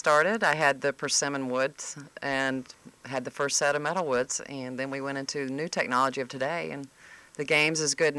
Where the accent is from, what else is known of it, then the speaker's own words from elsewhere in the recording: Charlotte, North Carolina, United States; I grew up in Charlotte, North Carolina, and I got recruited to play at the University of Texas.